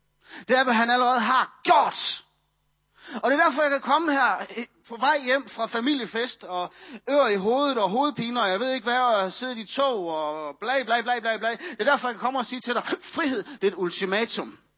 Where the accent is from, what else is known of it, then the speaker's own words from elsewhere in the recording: Aalborg, North Denmark Region, Denmark; eller Aalborg, hvor jeg kommer fra